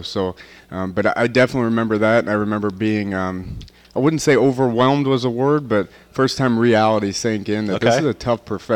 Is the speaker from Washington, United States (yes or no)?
no; Indiana, United States; And I'm from Indiana, so it's great to be home, too.